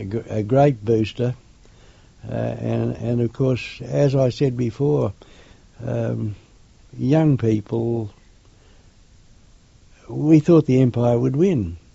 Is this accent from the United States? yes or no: no; Bayswater, Australia; Where I grew up in Bayswater, we had Italians and Croats and Russians